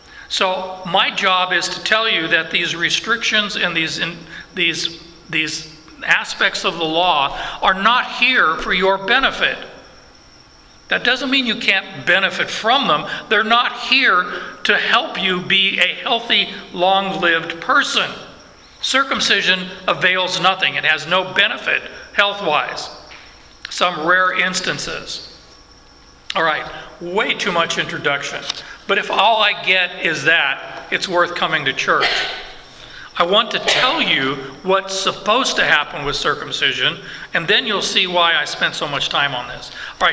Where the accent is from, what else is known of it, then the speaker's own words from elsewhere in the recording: Canada; I'm Canadian, German, Mennonite.